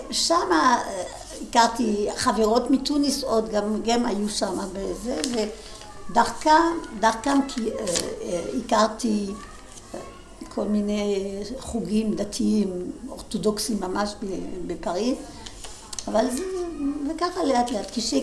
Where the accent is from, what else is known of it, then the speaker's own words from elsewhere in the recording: Tunis, Tunis Governorate, Tunisia; moved away as an adult; also born or lived in Paris, France; ונולדתי בתוניס. עד שנת 62 היינו בתוניס, עזבנו את תוניס, הייתי בת 18, הגענו לצרפת ובפריז. אני באה ממשפחה מסורתית